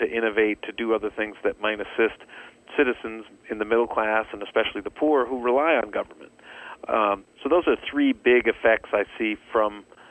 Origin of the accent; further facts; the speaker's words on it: New York, United States; You see a lot of conflict in blue states like California, Illinois, and even my home state of New York, and New Jersey.